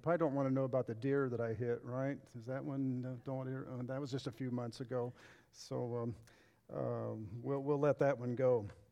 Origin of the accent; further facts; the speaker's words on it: Indiana, United States; I'm originally from Indiana. I was raised in a Christian home